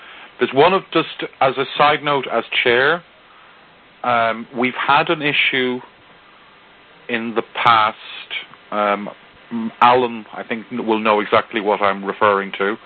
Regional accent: Ireland; but I was as I am Irish, using the entire Oscar Wilde reference would have been amusing for me anyway.

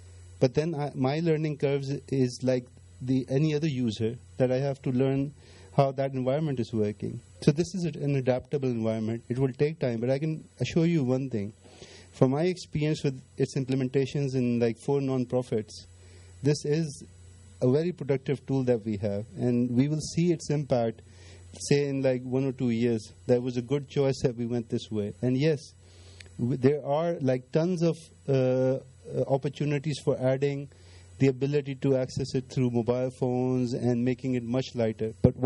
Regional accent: Pakistan; I've already said that I come from Pakistan, and Pakistan really hasn't had such a good bandwidth.

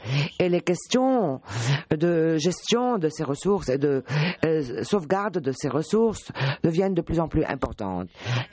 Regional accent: Brussels, Brussels-Capital Region, Belgium; qui a lieu à Bruxelles, non seulement la capitale de l'Europe, mais également ma ville natale

